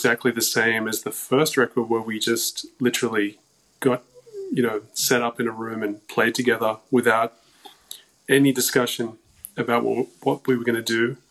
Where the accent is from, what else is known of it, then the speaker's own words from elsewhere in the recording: Sydney, New South Wales, Australia; from Sydney.